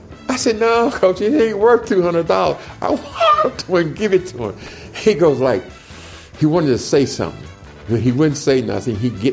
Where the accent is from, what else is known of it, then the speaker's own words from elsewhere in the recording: Shelby, United States; That's where I grew up in Shelby and got started.